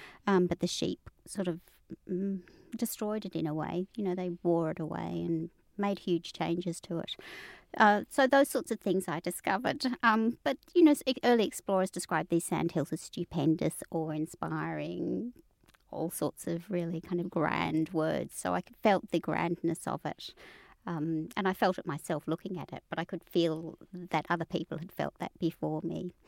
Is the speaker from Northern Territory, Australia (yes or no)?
no; Melbourne, Victoria, Australia; We grew up in Melbourne, basically, but as often as we could, my family would move to South Australia for our family holidays. Both my parents are from South Australia.